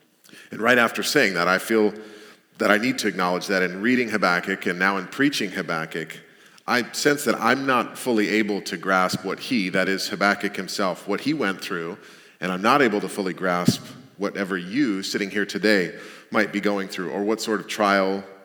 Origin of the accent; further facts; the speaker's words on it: Michigan, United States; Now, I'm from Michigan and have an aunt and uncle that are right there in Traverse City.